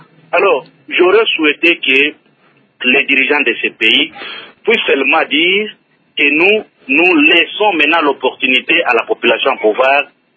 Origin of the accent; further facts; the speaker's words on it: Katanga, DR Congo; chez nous au Katanga